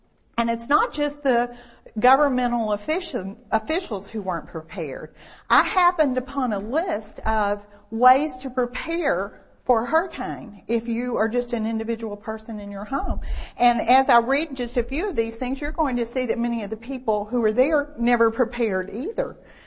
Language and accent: English; Beaumont, Texas, United States; having grown up down by the Gulf Coast, I grew up in Beaumont